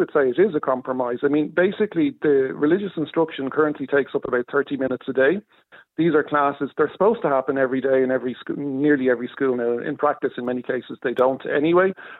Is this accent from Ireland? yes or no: yes; Ireland; I have to kind of politely point out to them, you realise... I'm Irish.